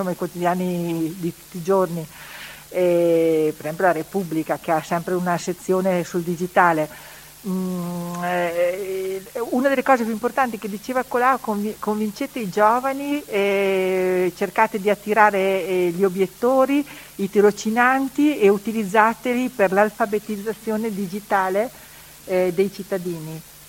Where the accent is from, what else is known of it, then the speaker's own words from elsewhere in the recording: Riva del Garda, Trentino-Alto Adige, Italy; io sono di Riva, resto di Riva, sarò sempre una rivana